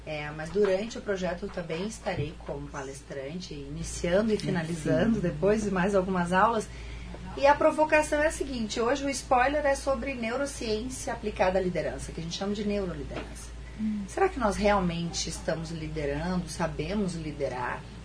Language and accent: Portuguese; Rio Grande do Sul, Brazil; Venho lá do Rio Grande do Sul